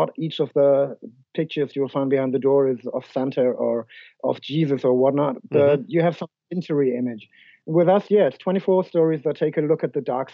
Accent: Germany; oh, by the way, we're from Germany, yeah.

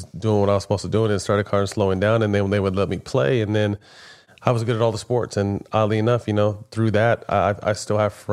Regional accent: Sacramento, California, United States; I faced a lot of racism growing up in Sacramento.

